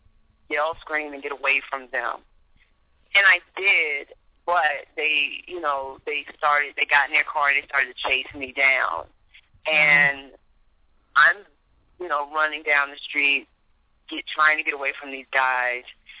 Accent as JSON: {"language": "English", "town": "Washington", "region": "District of Columbia", "country": "United States", "tie": "born or raised there", "said": "growing up in Washington, D.C."}